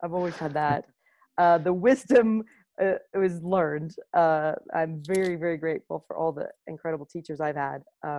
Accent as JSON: {"language": "English", "town": "Santa Rosa", "region": "California", "country": "United States", "said": "I'm from Santa Rosa, California."}